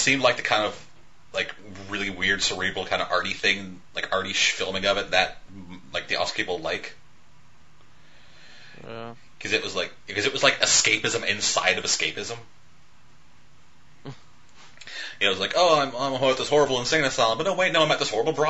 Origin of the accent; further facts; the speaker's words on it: Canada; because I'm Canadian.